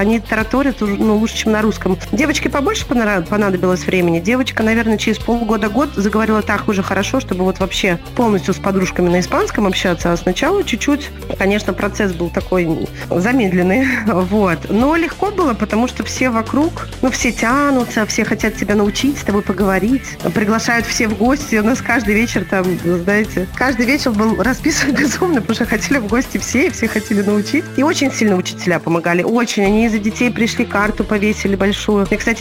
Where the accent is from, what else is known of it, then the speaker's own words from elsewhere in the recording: Belarus; И я помню, что мне не верили дети во дворе, что я из Беларуси.